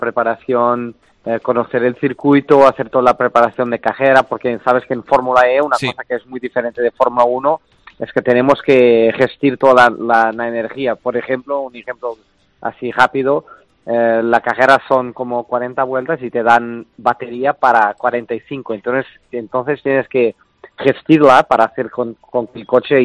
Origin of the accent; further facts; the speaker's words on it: Cascais, Lisbon, Portugal; Spanish is a second language; de Cascais toda mi vida y la verdad es que es un sitio muy lindo para vivir y un afortunado por poder estar ahí porque es casi como... un sitio de vacaciones para mucha gente, pero yo tuve la suerte de nacer ahí y de crecer ahí